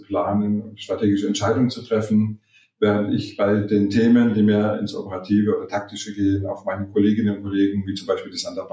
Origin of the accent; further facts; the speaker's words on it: Stuttgart, Baden-Württemberg, Germany; bin jetzt in Stuttgart tätig, worüber ich mich sehr freue. Stuttgart ist meine Heimatstadt.